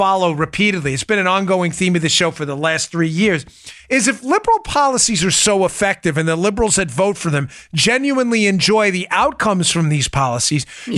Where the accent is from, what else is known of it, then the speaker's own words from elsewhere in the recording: New York, United States; also born or lived in Maryland; But living in and growing up in New York and Maryland, and spending a lot of my adult life in Maryland, very liberal states